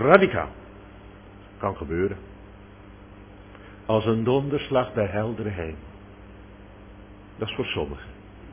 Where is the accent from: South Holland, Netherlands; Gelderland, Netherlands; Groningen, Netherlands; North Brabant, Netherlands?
South Holland, Netherlands; Katwijk; Ik moest denken aan mijn jeugd in Katwijk.